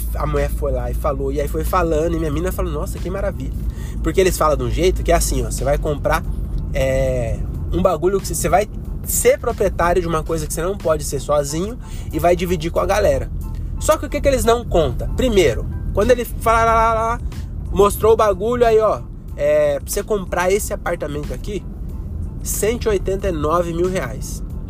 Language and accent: Portuguese; Francisco Morato, São Paulo, Brazil; Tá achando que eu nasci ontem? Sou de Morato